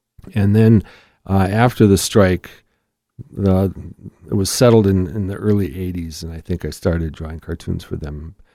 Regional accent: Manitowoc, Wisconsin, United States; moved away as an adult; I grew up in Manitowoc. I graduated from Lincoln High School in 1969 and moved here in 1971 to finish up college.

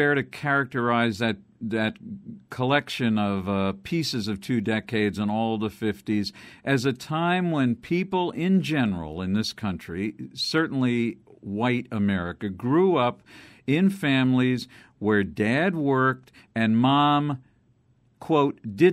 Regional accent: Bethlehem, Pennsylvania, United States; but we didn't have too many African Americans living in my city growing up in Bethlehem, Pennsylvania.

